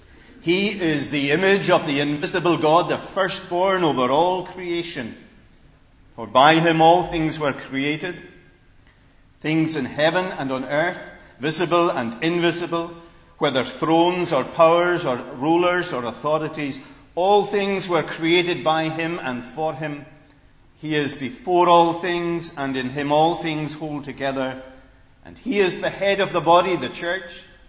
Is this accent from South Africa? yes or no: no; Scotland, United Kingdom; despite the fact that I'm a Scotsman, he's never lived anywhere else in his whole life but Scotland.